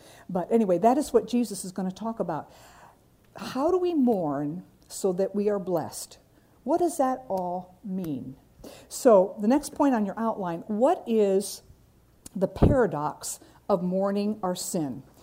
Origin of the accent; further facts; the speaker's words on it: Japan; When I was a little girl, you know that I grew up in Japan